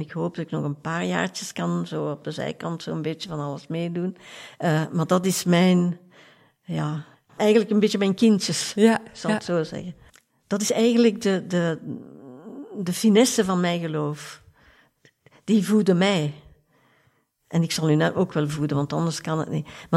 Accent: Tienen, Flemish Brabant, Belgium; ja, ik ben geboren en getogen in Tiene, dus ik ken Tiene heel goed, veel mensen.

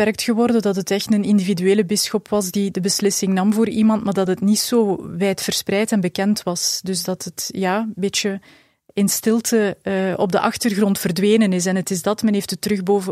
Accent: Halle, Flemish Brabant, Belgium; born there; Ik ben geboren in Halle en ik woon in het Pajottenland, in Galmaarden.

